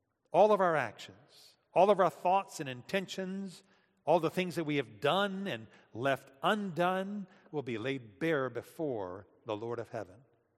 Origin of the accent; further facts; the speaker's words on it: Atlanta, Georgia, United States; I remember as a boy growing up in First Presbyterian Church in Atlanta